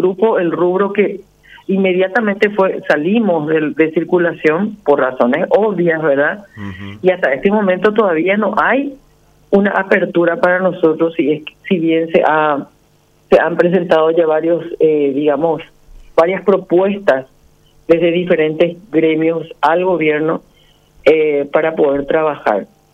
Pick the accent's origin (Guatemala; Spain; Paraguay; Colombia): Paraguay; nosotros como paraguayos somos como una familia pequeña